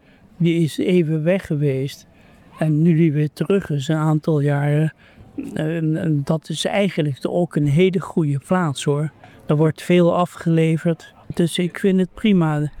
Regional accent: Limburg, Netherlands; now in Leiden, Netherlands; Ik kom uit Zuid-Limburg en ben hier gaan studeren en nooit meer weggegaan.

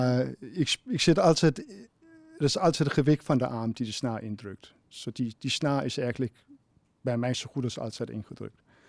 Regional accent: Copenhagen, Capital Region of Denmark, Denmark; ik kom uit Kopenhagen.

